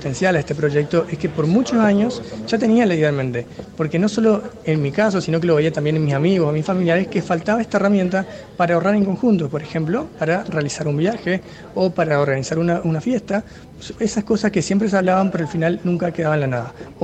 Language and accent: Spanish; Chaco, Argentina; Tengo 21 años y estoy estudiando la carrera de contador público. En mi caso, como mencionaba anteriormente, me tocó venir desde la provincia del Chaco.